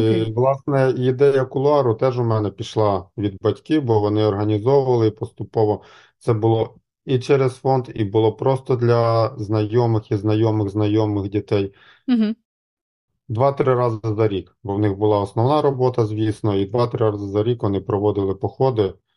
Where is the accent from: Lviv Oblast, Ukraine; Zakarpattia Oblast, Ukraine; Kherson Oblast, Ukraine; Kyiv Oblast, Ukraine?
Kyiv Oblast, Ukraine; Bila Tserkva; Я сам з Білої Церкви родом, це невеличке містечко біля Києва.